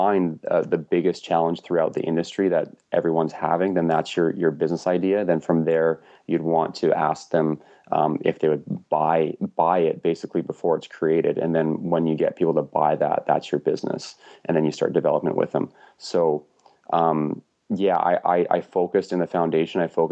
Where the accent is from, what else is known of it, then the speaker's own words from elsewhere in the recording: Vancouver, British Columbia, Canada; I'm from Vancouver.